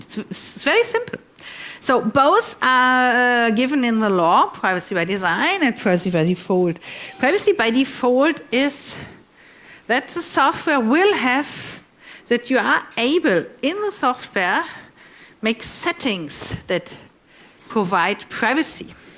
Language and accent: English; Northern Germany, Germany; I'm from Northern Germany, born in Northern Germany.